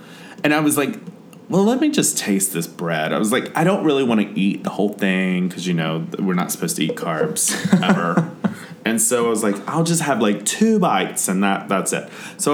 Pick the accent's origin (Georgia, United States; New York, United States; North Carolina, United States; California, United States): North Carolina, United States; And now I'm from North Carolina. I know my barbecue.